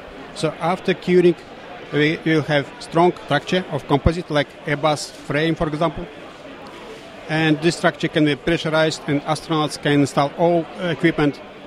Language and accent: English; Russia; English is a second language; moved away as an adult; also born or lived in Sydney; I'm originally from Russia, but I spent 13 years in Sydney University as senior researcher.